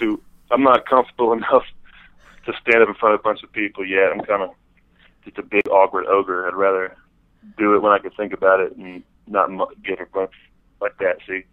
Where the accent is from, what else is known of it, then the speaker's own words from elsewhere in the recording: Birmingham, Alabama, United States; I'm quite the conundrum coming out of Alabama. I'm from Birmingham, which is, I guess that's the biggest city we have in Alabama.